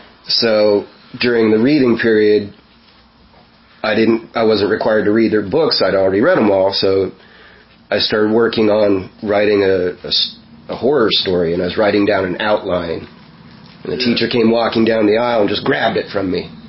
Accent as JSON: {"language": "English", "town": "Anaheim", "region": "California", "country": "United States", "tie": "born or raised there", "also_born_or_lived": "North Dakota", "said": "So yeah, Cali. Anaheim, California."}